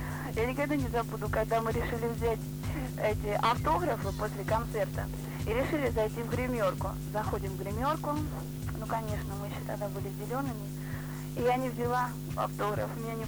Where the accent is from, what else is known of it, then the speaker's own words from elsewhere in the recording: Voronezh, Voronezh Oblast, Russia; accent: Voronezh; Спасибо вам, вашему гостю, за мой родной акцент воронежский. Я сама воронежская и хочу сказать, что...